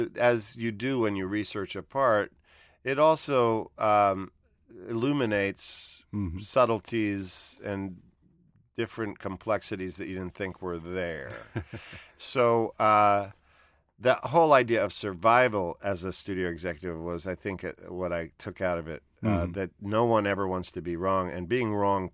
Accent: New York City, New York, United States; But I grew up with that in New York City.

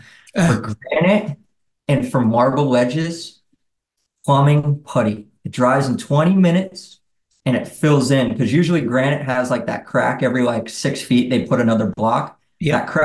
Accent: Lowell, Massachusetts, United States; I mean, early days, like growing up in Lowell, like the skate parks really brought everyone together. We were like, you know, 13, 14. And that was like just the meetup spot, you know?

